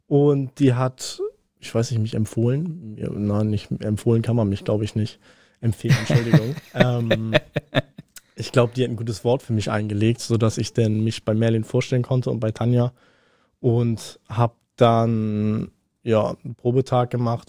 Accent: Pinneberg, Schleswig-Holstein, Germany; also born or lived in Elmshorn; Und dann bin ich in jungen Jahren nach Pinneberg gezogen. Also neben Pinneberg ein Kaff, Borstenhohenrahn, so ein Dorf. Also ein richtiges Landleben hatte ich.

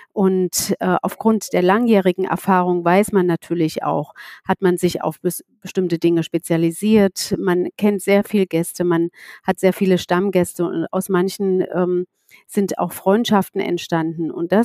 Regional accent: Saxony-Anhalt, Germany; ich komme aus der Region

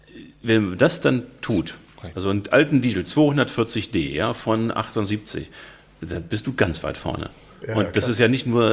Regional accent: Hamburg, Germany; kannte ich als Hamburger gar nicht.

